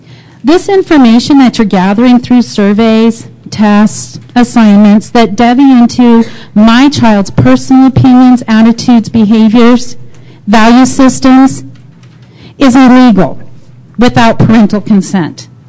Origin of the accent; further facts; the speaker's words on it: Colorado, United States; I'm from Pueblo County